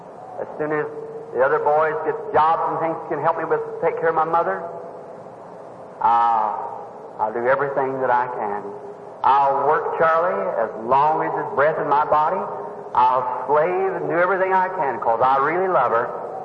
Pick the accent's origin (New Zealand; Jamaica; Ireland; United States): Ireland; And she was laughing at me. I'll never forget it. About being an Irishman and painting a shamrock and so forth.